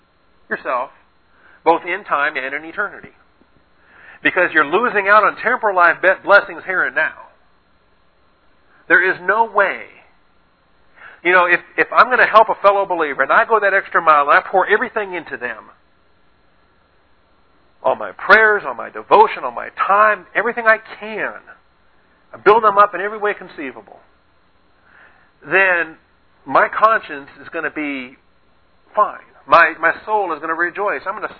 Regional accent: Arkansas, United States; I was brought up in Arkansas about apostles.

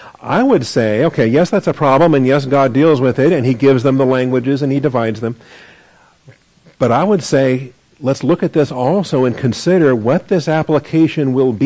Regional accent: Washington, United States; And I grew up in Washington, so we had Oregonians that we were concerned about, right?

